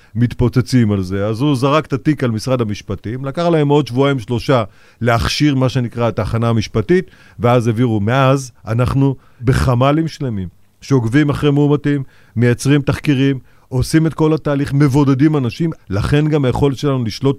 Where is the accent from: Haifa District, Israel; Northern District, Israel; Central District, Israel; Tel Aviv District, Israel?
Northern District, Israel; Beit She'an; בסדר, אני נולדתי בבית שאן, ואני היום מנהל את העיר מודיעין.